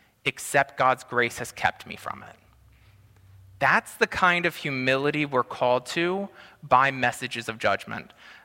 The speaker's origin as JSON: {"language": "English", "country": "United States", "said": "Now, as an American, I have no idea why they do that, but just make a bigger bus, I guess."}